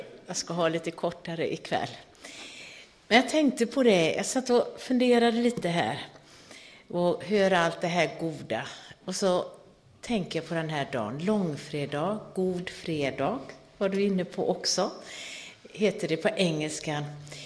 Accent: Gothenburg, Västra Götaland County, Sweden; jag kommer ju själv från Göteborg då, västkusten.

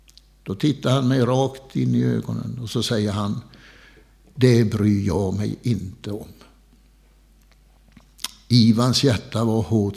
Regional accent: Bodaryd, Blekinge, Sweden; Jag är uppvuxen i Jämsjö socken, i en liten by som heter Bodaryd.

